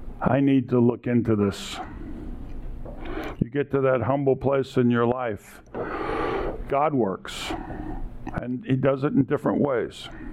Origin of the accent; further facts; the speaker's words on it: New York, United States; I call it Iraq because I'm from New York.